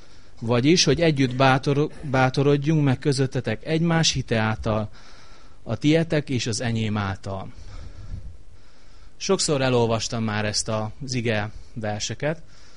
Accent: Satu Mare, Satu Mare County, Romania; now in Debrecen, Hungary; ez a gyülekezet, az, ahol születtem és ahol felnevekedtem. Ezt más gyülekezet nem veheti el a szatmári gyülekezettől

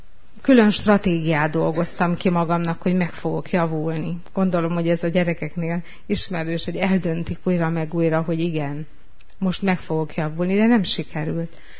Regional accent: Zalău, Sălaj, Romania; elvittek gyülekezetbe, és részben ott nőttem fel. Aztán úgy, ahogy nőttem fel, nálunk a gyülekezetben Zilahon

